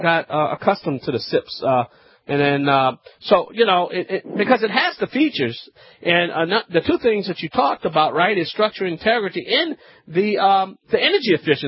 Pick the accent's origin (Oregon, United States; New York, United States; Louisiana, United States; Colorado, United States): Louisiana, United States; I'm the Cajun man from the Bayou Land.